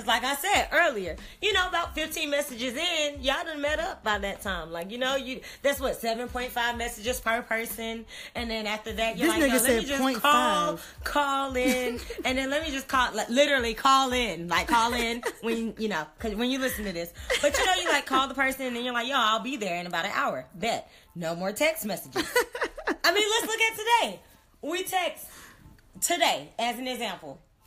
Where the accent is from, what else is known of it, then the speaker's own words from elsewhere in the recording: the South, United States; I'm from the South, and I am a military kid.